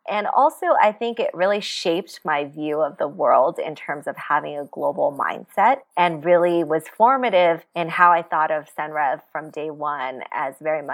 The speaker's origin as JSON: {"language": "English", "region": "California", "country": "United States", "tie": "born or raised there", "also_born_or_lived": "China", "said": "It was a huge and formative experience being an immigrant at 4 years old, leaving my hometown in China and moving to California."}